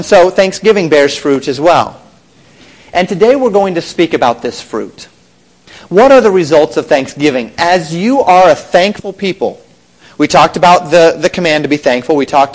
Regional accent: Colorado, United States; She grew up in Atlanta. I grew up in Colorado.

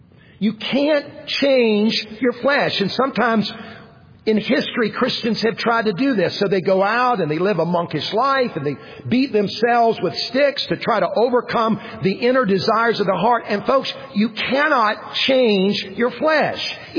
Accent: Columbia, South Carolina, United States; I grew up in Columbia. My dad had season tickets to all South Carolina football and basketball games.

